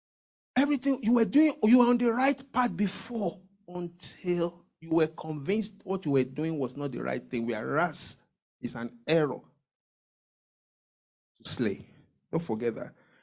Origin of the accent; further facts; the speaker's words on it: Nigeria; He knew I'm from Nigeria.